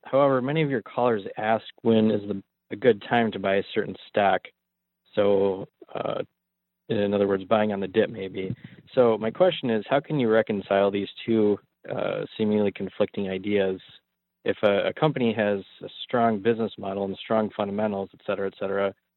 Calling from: Michigan, United States; I'm from Michigan.

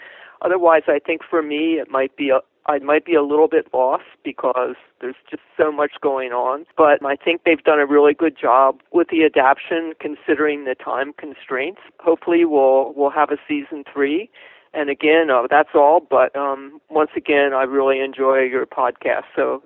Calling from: Colorado, United States; I'm calling from Northern Colorado.

